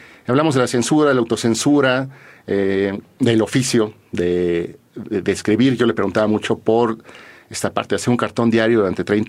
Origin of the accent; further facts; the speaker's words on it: Mexico; vengo de México, quiero hacerle una entrevista.